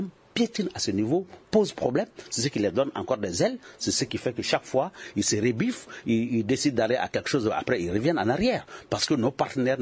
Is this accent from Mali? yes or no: yes; Mali; en tant que Malien, je ne peux qu'espérer que ça marche.